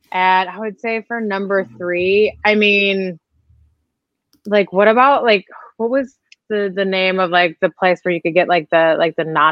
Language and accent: English; Great Falls, Montana, United States; I was born in Great Falls, Montana. Lived there up until I decided to go to Washington State my freshman year.